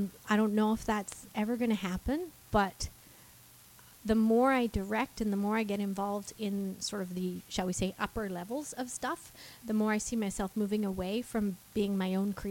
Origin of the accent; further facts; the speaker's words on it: Red Deer, Alberta, Canada; now in London; I'm from Red Deer, Alberta. And my parents are from Great Britain. They're from Wales